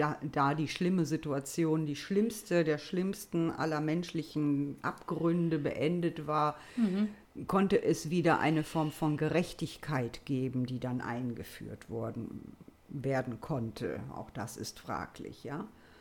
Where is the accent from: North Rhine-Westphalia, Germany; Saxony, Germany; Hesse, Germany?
North Rhine-Westphalia, Germany; Solingen; ich hatte so viele Cousinen und Cousins in meiner Heimatstadt Solingen